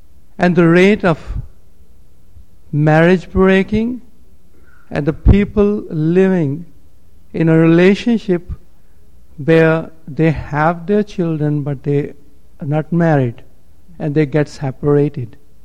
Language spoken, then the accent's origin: English; Pakistan; I come from Pakistan.